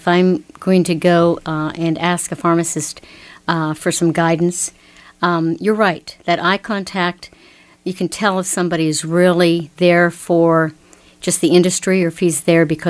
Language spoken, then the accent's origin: English; Butler, Pennsylvania, United States; Well, I was born and raised in Butler. Still live there.